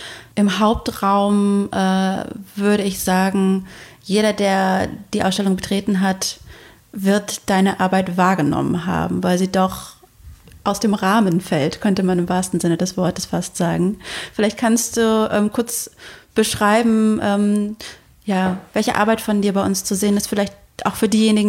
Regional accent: East Germany, Germany; born there; wir sind auch beide in Ostdeutschland geboren.

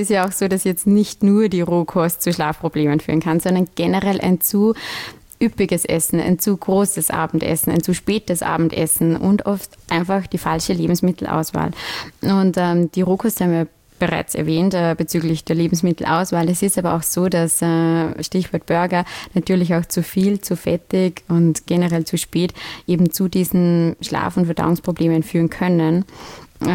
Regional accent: Upper Austria, Austria; accent: Upper Austrian dialect; also born or lived in Vienna; Ich habe damals in Wien studiert, komme ursprünglich aus Oberösterreich, also vielleicht davon auch mein etwas besonderer Dialekt.

